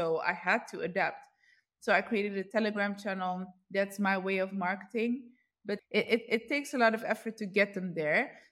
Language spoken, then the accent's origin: English; Netherlands; And for a long time, I grew up in the West. I grew up in Netherlands.